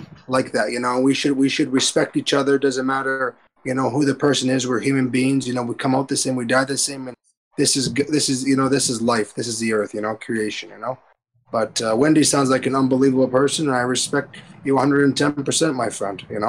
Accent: London, Ontario, Canada; I'm from Canada, from London, Ontario, Canada.

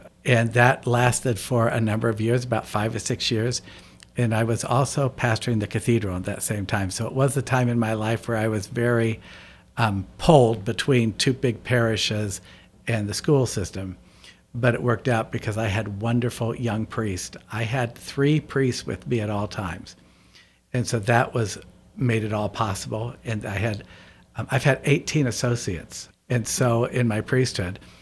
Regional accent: Marion, Indiana, United States; I grew up in Marion, Indiana, and had a great life there. I come from a very large Irish Catholic family, Irish and German, but in Marion, everybody's the Irish, not the German.

